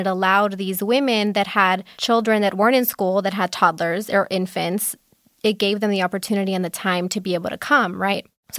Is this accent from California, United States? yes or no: yes; Los Angeles, California, United States; Yeah, so I am also born and raised in Los Angeles. I'm a first generation Peruana Mexicana.